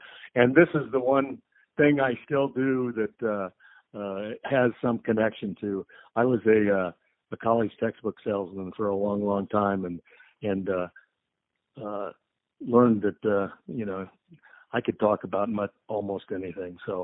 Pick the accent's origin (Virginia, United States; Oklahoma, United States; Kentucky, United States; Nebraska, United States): Nebraska, United States; Lincoln; We've got people coming in from California, and I'm originally from Lincoln, Nebraska.